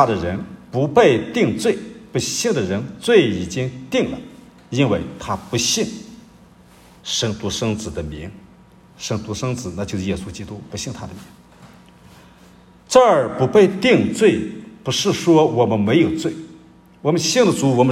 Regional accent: China; 我们中国人有一句话叫替罪羊

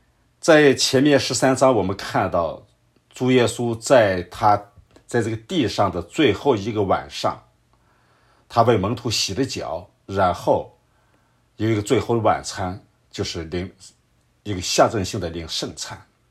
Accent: China; 主耶稣所说这个认识和我们今天我们中国人认为那个认识是不一样的。

